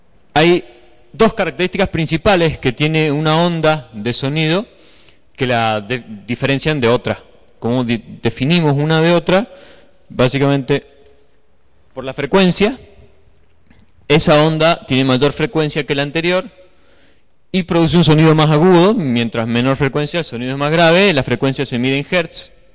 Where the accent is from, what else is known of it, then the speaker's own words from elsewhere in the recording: Mendoza, Argentina; vengo de Mendoza